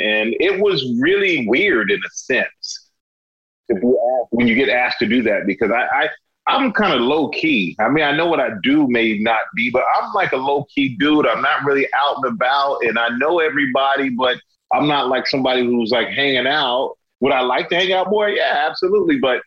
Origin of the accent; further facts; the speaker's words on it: Germany; My first ex-wife is on there, you know, talking about our relationship and growing up in Germany and us being kids and having kids.